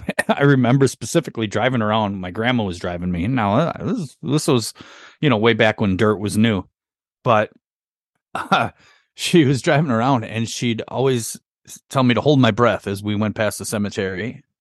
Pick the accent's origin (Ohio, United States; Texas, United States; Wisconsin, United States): Wisconsin, United States; But you got to remember, I grew up in Wisconsin.